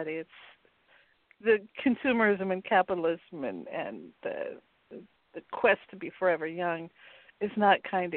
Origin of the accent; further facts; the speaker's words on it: Montana, United States; I never grew up that way. I grew up in Montana